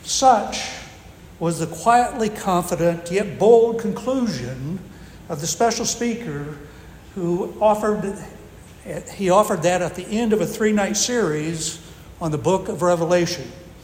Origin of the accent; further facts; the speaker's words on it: Indiana, United States; The setting was my hometown church in Indiana. The year was 1968, nearly 60 years ago.